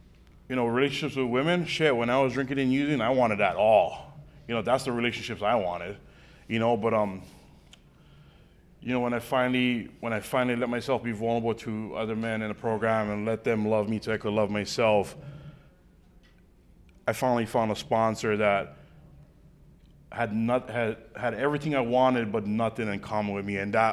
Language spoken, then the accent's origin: English; Hawaii, United States; now in Oregon, United States; I moved from Hawaii, bro. Who the fuck would think a Hawaiian guy moves from Hawaii to Oregon, you know?